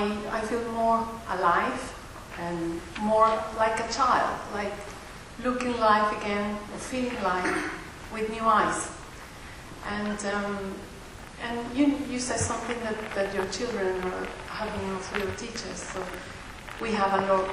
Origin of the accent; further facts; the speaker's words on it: Venezuela; now in United Kingdom; and I'm from Venezuela, but I have been living in the UK for 25 years.